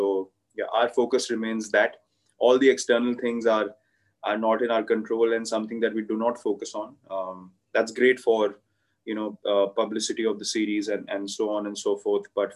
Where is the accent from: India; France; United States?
India; As the Indian cricket team, and my personality has always been this way from day one. So I would like to say that this for me is a representation of the new India, where we want to take up challenges